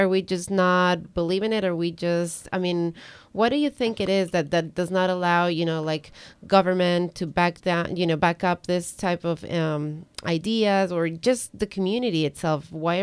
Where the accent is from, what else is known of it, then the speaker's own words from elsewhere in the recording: Ecuador; now in United States; I'm from Ecuador originally.